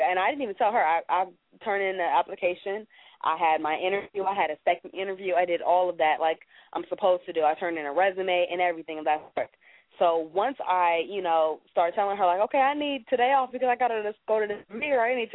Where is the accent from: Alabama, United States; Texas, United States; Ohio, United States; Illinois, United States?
Illinois, United States; Chicago; don't fool, you know, the pretty girl, I'm from Chicago, though